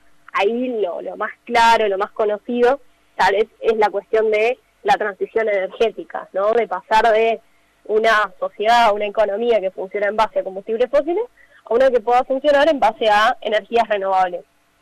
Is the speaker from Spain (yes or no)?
no; Buenos Aires, Argentina; No sé, yo soy de Buenos Aires, tenemos el Riachuelo que está súper contaminado.